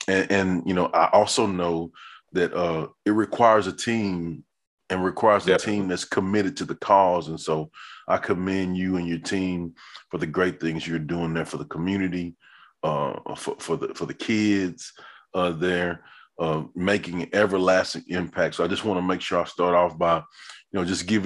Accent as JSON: {"language": "English", "town": "Hearne", "region": "Texas", "country": "United States", "tie": "born or raised there", "said": "where you are in Marlin is close to my hometown of Hearn."}